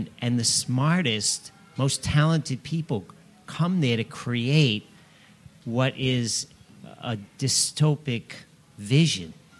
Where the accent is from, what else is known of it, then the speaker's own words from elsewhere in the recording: South Kingstown, Rhode Island, United States; I'm from South Kingston.